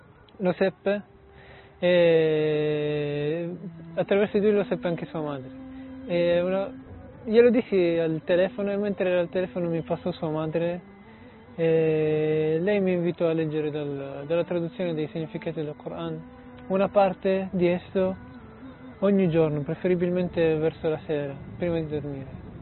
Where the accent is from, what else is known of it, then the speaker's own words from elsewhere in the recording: Piedmont, Italy; Arabic is a second language; قريب من تورينو